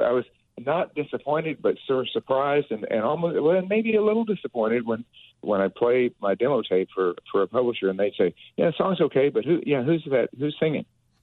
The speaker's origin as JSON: {"language": "English", "region": "Texas", "country": "United States", "tie": "born or raised there", "said": "growing up in Texas, going to clubs in Texas, people were trying to just play good songs."}